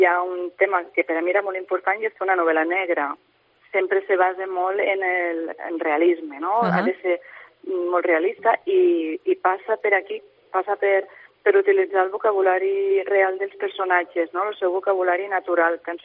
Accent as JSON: {"language": "Catalan", "town": "Barcelona", "region": "Catalonia", "country": "Spain", "accent": "Barcelona Catalan", "moved": "yes", "said": "quan vaig venir de Barcelona, perquè clar, jo estava molt acostumada a un català barceloní que és molt proper a l'estàndard."}